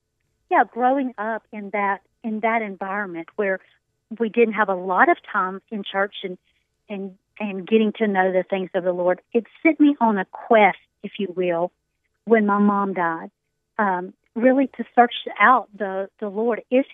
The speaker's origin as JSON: {"language": "English", "town": "Shreveport", "region": "Louisiana", "country": "United States", "tie": "born or raised there", "moved": "yes", "said": "I grew up in Shreveport, Louisiana. So I'm kind of a Louisiana girl, even though I have been in Texas for some 17 years by this point, but I grew up and still have family in Shreveport, Louisiana."}